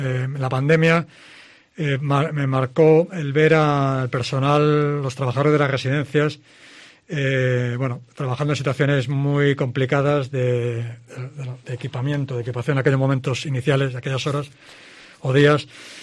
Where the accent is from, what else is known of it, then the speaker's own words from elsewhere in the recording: Ourense, Galicia, Spain; now in León, Spain; Yo soy gallego, soy de Orense. Gallego. Soy de Orense, lo que pasa que, bueno, hace muchos años que no veo, que no vivo allí.